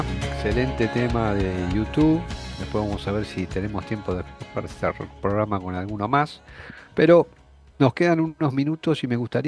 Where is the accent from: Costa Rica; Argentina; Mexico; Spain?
Argentina; Buenos Aires; los que somos porteños, los que vivimos en Buenos Aires, los que la recorremos